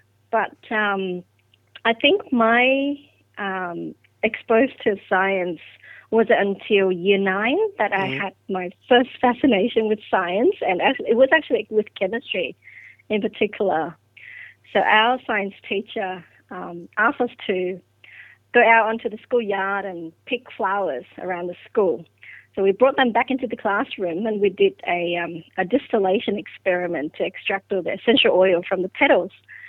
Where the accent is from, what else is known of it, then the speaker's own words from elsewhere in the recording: Vietnam; So I grew up in Vietnam and did my primary school there.